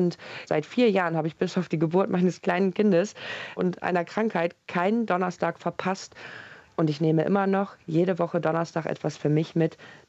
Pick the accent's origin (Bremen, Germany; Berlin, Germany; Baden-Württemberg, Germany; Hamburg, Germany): Bremen, Germany; ich komme ja aus Bremen